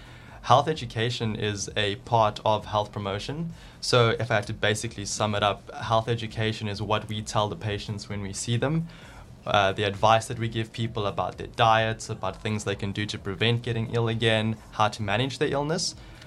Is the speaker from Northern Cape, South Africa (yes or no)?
no; Pretoria, Gauteng, South Africa; now in Cape Town, South Africa; So I'm actually from Pretoria. I'm not from Cape Town, but I've stayed in five different towns in my life. So I guess I'm from South Africa more than from any particular place.